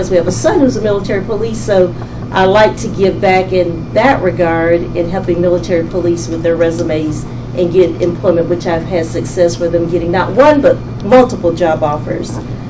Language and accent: English; North Carolina, United States; accent: southern; also born or lived in Texas / Georgia / Philadelphia / Germany; now in Delaware, United States; I'm originally from North Carolina, hence the southern accent, by way of Texas, Georgia, Philadelphia, and Germany. And now, obviously, I'm in Delaware and have been in Delaware for about 15 years.